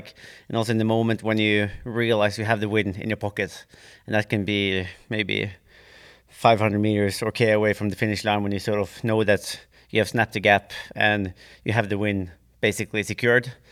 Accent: Bergen, Vestland, Norway; English is a second language; I'm from Bergen, so it rains 2/3 of the year.

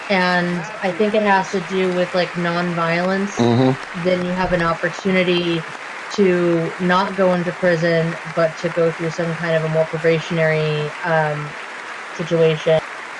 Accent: California, United States; I come from California where the three strikes law is one of the most horrific things that could ever.

